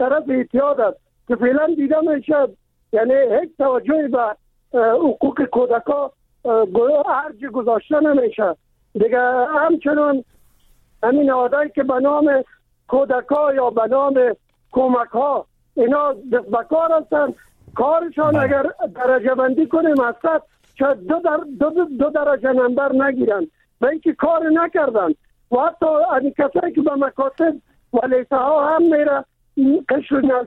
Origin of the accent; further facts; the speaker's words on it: Kabul, Afghanistan; من خودم از کابل هستم